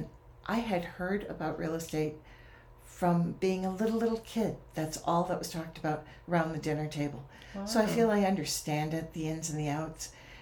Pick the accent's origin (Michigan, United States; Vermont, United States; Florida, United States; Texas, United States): Michigan, United States; I was raised in Michigan, along the shores of Lake Michigan. A beautiful, beautiful place to live.